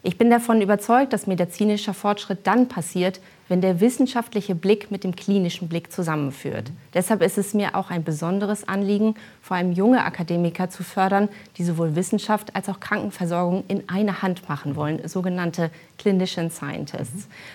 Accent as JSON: {"language": "German", "region": "Hamburg", "country": "Germany", "lives_now": "Mainz, Germany", "said": "ich bin Hamburgerin"}